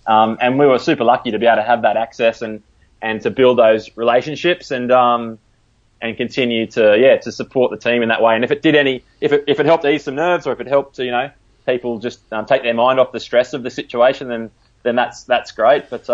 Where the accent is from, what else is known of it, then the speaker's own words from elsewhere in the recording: Australia; You're at home as an Aussie supporter.